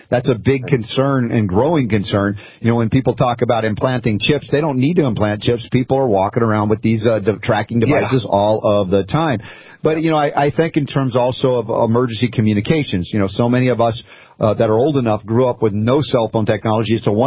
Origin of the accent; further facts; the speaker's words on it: Georgia, United States; also born or lived in New York; I was a New Yorker as a kid with the accent, and then I grew up most of my formative years in Georgia Southern, so I got Southernized.